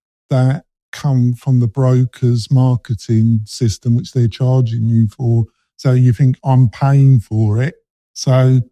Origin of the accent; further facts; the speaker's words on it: England, United Kingdom; Obviously, it's a bit tricky because I'm English, so it's not a date that I really care about.